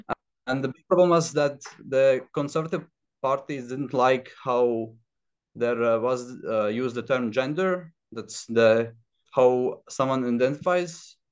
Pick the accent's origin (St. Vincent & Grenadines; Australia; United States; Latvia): Latvia; English is a second language; I'm from Latvia